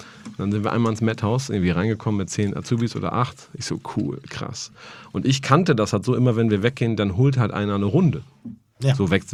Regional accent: Lower Saxony, Germany; now in Hamburg, Germany; Ich komme aus Niedersachsen, bin im Landgasthof aufgewachsen, das ganze Programm

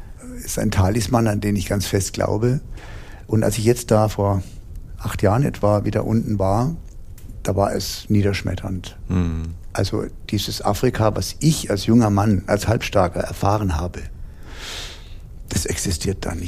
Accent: Heidelberg, Baden-Württemberg, Germany; bis zurück nach Heidelberg, wo ich herstamme.

